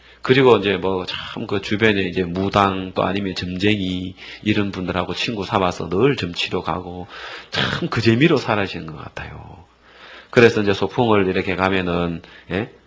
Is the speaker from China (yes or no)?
no; Hapcheon, South Gyeongsang, South Korea; 저희 고향은요 경남 합천군 가야면 그 치인리라고 해가지고요.